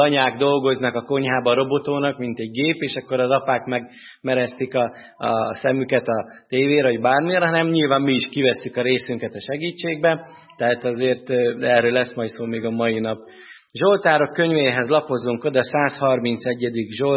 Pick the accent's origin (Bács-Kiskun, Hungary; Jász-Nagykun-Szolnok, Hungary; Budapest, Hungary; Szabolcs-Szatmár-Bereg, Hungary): Bács-Kiskun, Hungary; Dávod; Dávodról származom, ami Baja alatt 25 kilométerre van, egy termák fürdős kis falu. Ott nőttem fel, és egy nagyon aranyos kis élhető falu volt